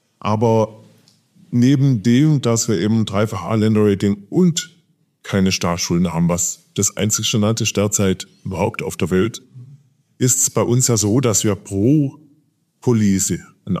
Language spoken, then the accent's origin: German; Switzerland; ich darf das als Schweizer sagen